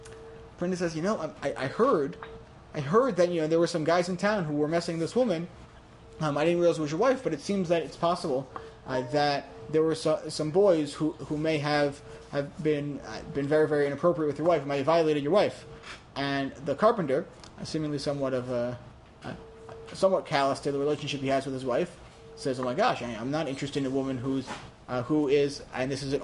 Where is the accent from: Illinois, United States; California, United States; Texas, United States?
Illinois, United States; Chicago; I'm officially Chicago, Illinois. … from Chicago, Illinois, because it's part of who I am. I'm from Chicago. I'm part of Chicago. Chicago's a part of me.